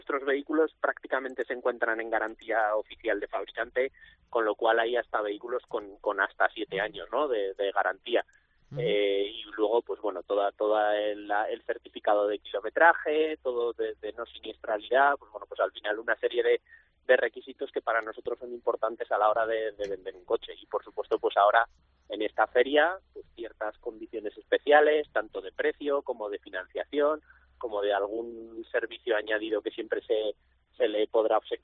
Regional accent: Zaragoza, Aragon, Spain; para todos los que somos de Zaragoza

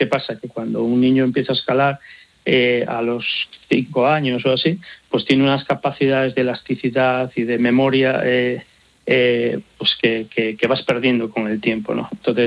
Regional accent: Galicia, Spain; yo que me inicié, soy gallego, y me inicié en el dique de abrigo, en una muralla del puerto de La Coruña

